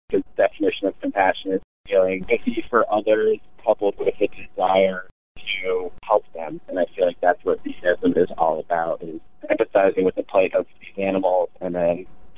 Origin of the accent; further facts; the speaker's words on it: Burlington, Vermont, United States; I grew up mostly in Burlington, Vermont, so I was surrounded by dairy cows